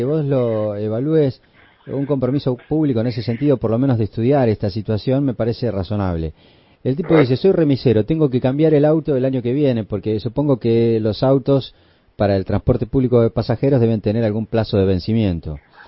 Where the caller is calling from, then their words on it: Los Hornos, Buenos Aires Province, Argentina; de Los Hornos.